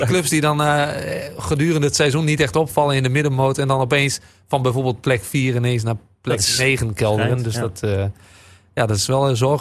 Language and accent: Dutch; Drenthe, Netherlands; Laten we hopen als Drenten dat Gieten alsnog als kampioen de krant kan worden.